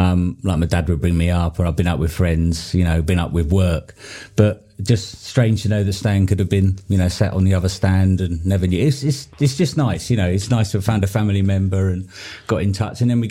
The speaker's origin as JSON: {"language": "English", "region": "England", "country": "United Kingdom", "tie": "born or raised there", "said": "Yeah, well, I grew up down near the South Coast."}